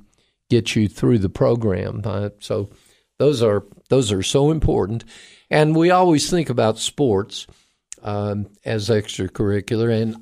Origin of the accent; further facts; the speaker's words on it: Florida, United States; I grew up in Florida and graduate of Cocoa High School